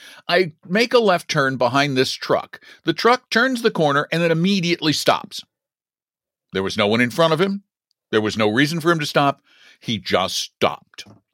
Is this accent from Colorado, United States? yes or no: yes; Boulder, Colorado, United States; I am, but not from Denver. I'm from Boulder, and there's this thing, you know.